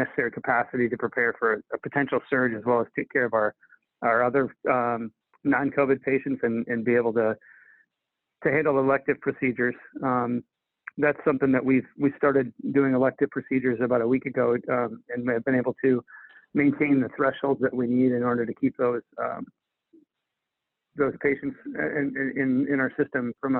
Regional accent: South Dakota, United States; moved away as an adult; now in Nebraska, United States; I am from Eastern South Dakota, so I've been here for very quickly. It'll be about 8 years that I've been in Nebraska in this role.

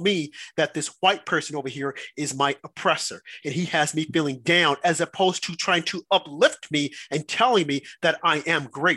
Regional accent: United States; born there; I was born here in America, in the freest country.

